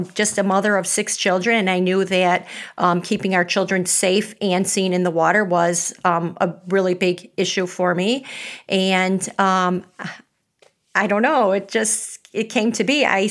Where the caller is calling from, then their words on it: Hinsdale, Illinois, United States; I am calling from Hinsdale, Illinois.